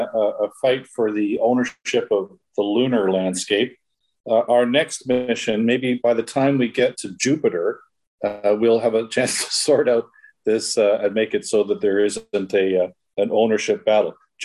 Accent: Canada; And as a Canadian, I think we're pretty excited

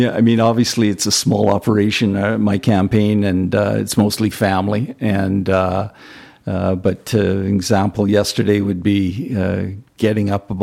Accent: Revelstoke, British Columbia, Canada; I feel very fortunate growing up in Revelstoke.

